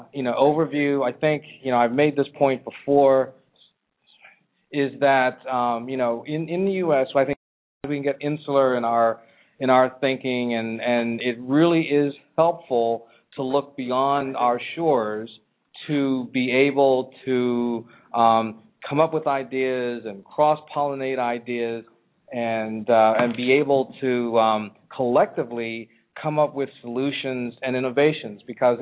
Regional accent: California, United States; I'm from California, as many of you know

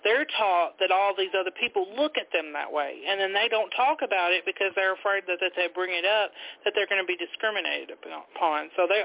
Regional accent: Tennessee, United States; I'm only 2 years younger than you, and I'm from Tennessee, so I went through my whole school here and learning, and I didn't

